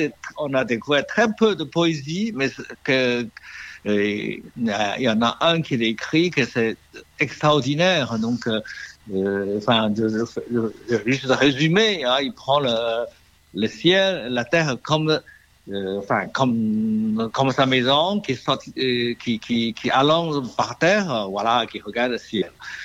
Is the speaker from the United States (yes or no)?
no; China; French is a second language